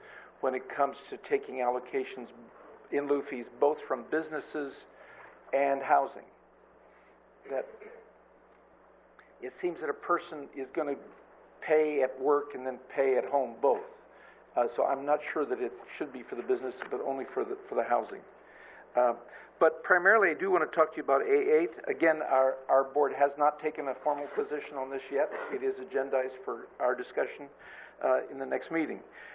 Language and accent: English; Nipomo, California, United States; I'm from Napomo also.